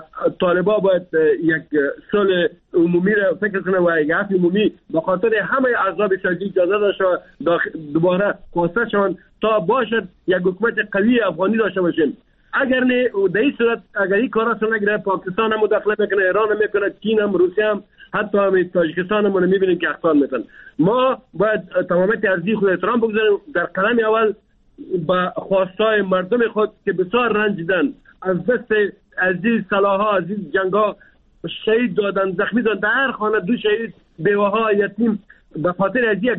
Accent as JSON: {"language": "Persian", "country": "Afghanistan", "said": "ما افغان هستیم، ما مسلمان هستیم،"}